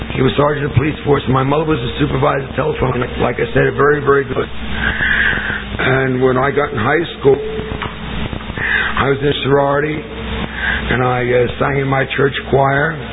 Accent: Atlantic City, New Jersey, United States; I was born and raised in Atlantic City, and from the very beginning, I felt different about myself because I was born big.

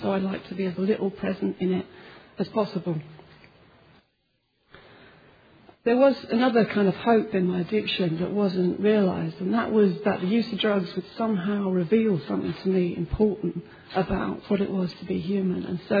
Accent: United Kingdom; I come from Britain, I come from a very small part of the fellowship in northeast England

